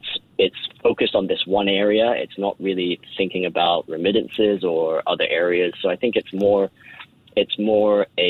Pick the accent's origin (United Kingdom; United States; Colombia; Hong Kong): Hong Kong; I'm from Hong Kong